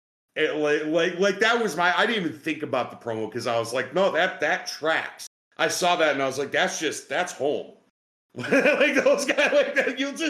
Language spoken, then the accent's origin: English; Wisconsin, United States; I was born and raised in Wisconsin, unfortunately.